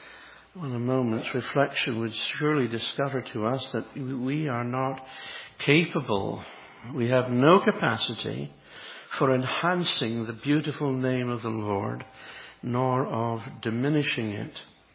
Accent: Edinburgh, Scotland, United Kingdom; Edinburgh, my hometown, was described as being the least friendly town in the whole of Great Britain.

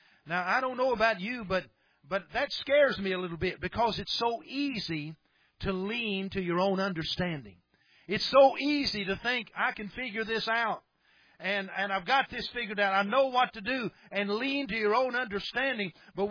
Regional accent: Kentucky, United States; Boy, I tell you, I'm from Kentucky. I like food, and I appreciate whoever did that.

